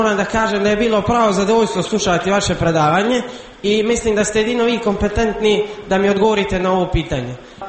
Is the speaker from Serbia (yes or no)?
no; Cetinje, Montenegro; dolazim sa Cetinja i ja sam brucoš